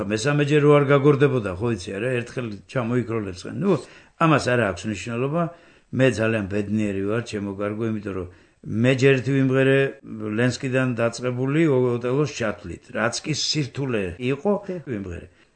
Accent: Batumi, Adjara, Georgia; წარმოშობით ოზურგეთელი, მაგრამ რო დავიბადე, იმას მერე საბავშვო ბაღიდან ბათუმში ვარ.

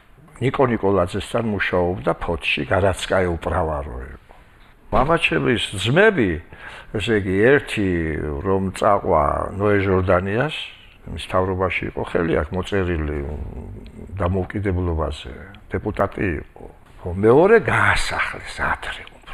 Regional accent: Tbilisi, Georgia; დავიბადე თბილისში, გავიზარდე თბილისში და სხვაგან არ მიცხოვრია. ძალიან მიყვარს ჩემი უბანი, ვაკე. ჩემი ქუჩა ლეთის ქუჩა იყო

